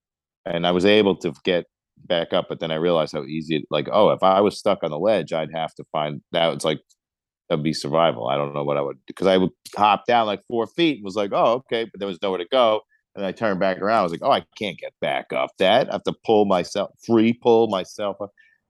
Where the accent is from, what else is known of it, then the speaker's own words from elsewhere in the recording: Brooklyn, New York, United States; I live because I moved from Brooklyn, New York, to somewhere in Pennsylvania.